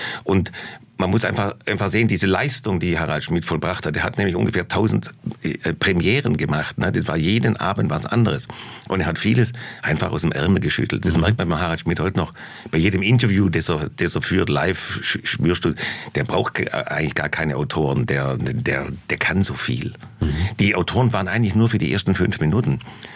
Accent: Germany; Aber das tue ich als deutscher Komiker ein bisschen schwer, die Welt zum Lachen zu bringen.

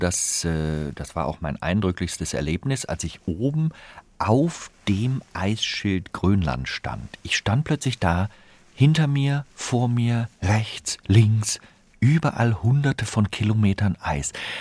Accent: Rhineland, Germany; Deswegen bin ich als Rheinländer auch jemand, der sagt, solange die Möglichkeit besteht, Dinge zu verändern, bleibe ich optimistisch

